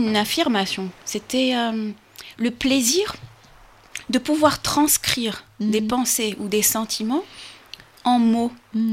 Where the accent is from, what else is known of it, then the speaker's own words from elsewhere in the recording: Algeria; born there; j'ai vécu... je suis née en Algérie.